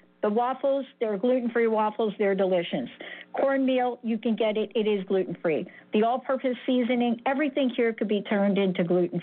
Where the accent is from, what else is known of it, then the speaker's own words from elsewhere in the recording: Bronx, New York, United States; Uncle Ralph in the Bronx, we're from the Bronx